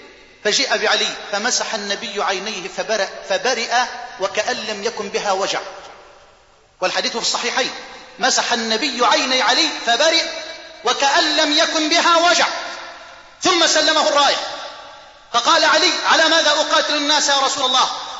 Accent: Egypt; اللهم اجعل بلدنا مصر واحة للأمن والأمان، وجميع بلاد

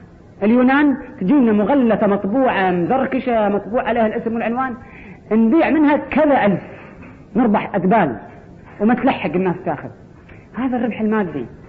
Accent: Kuwait; بس شلون أنا كويتي؟

